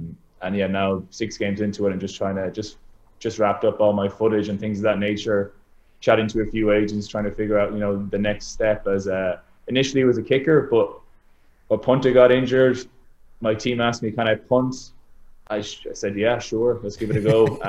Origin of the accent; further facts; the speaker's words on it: Ireland; when I was a 10-year-old growing up in Ireland